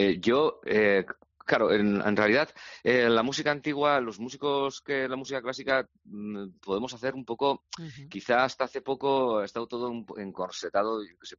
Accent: Bilbao, Basque Country, Spain; ir a Bilbao y tocarlo siendo bilbaíno, la verdad te voy a decir.

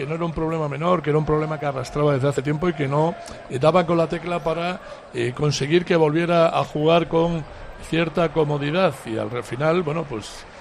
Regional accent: Extremadura, Spain; yo soy extremeño

